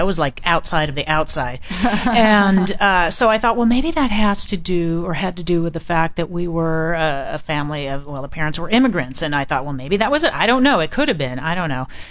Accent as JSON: {"language": "English", "town": "Riverside", "region": "California", "country": "United States", "tie": "born or raised there", "said": "I grew up in Riverside. My parents are from Argentina, you know."}